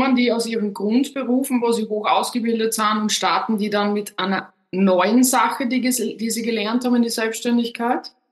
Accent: Austria; Wenn man so drüber hudelt, sagt man bei uns in Österreich.

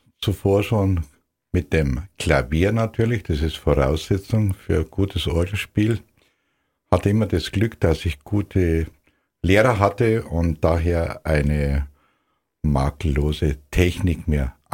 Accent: Dasing, Bavaria, Germany; Ich bin gebürtig aus Dasing bei Friedberg und war Ministrant.

